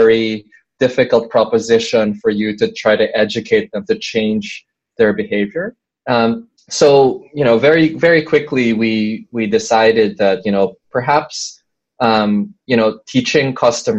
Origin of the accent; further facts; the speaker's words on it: Philippines; Well, I mean, so I am from the Philippines